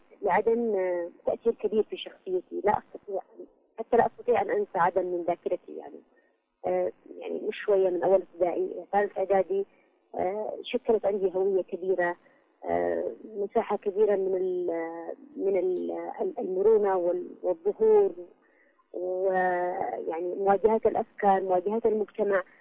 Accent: Aden, Yemen; also born or lived in Sanaa; فأنا ولدت في إيدز و نشأت طفولتي في عدن، وشبابي يعني نقول أيام المراهقة كانت في إدس أيضا، وأكملتها بصنعاء.

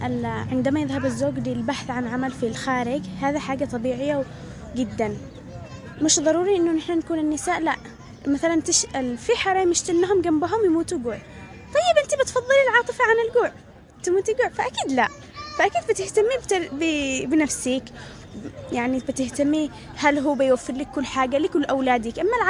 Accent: Yemen; وهذا حقيقة عندنا باليمن

